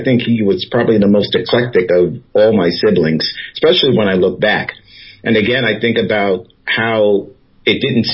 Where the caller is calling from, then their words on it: Albany, New York, United States; also born or lived in Boston; Actually, I'm calling you from Albany. I relocated there a couple of years ago.